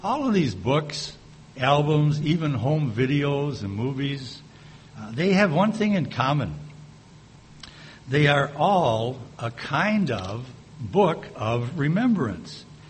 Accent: St. Paul, Minnesota, United States; also born or lived in Galveston, Texas; I was born in Galveston, Texas. I grew up in St. Paul, Minnesota.

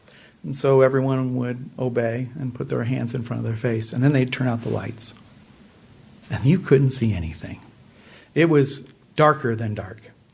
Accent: Midwest, United States; This reminds me of something from my childhood growing up in the Midwest. We have something there called humidity that you don't really have too much out here.

